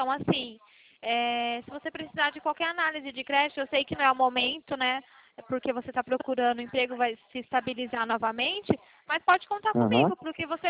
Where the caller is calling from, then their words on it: Valinhos, São Paulo, Brazil; Eu sou aqui de São Paulo, do interior de São Paulo, Valinhos.